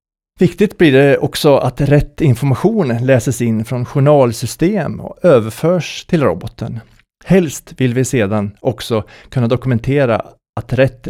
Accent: Degerfors, Örebro County, Sweden; Under min fina uppväxt i östra Värmland, jag är från Degerfors

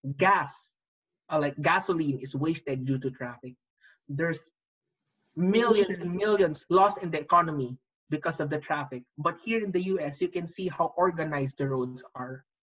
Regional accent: Philippines; now in Chicago, United States; me as a Filipino and living here in Chicago

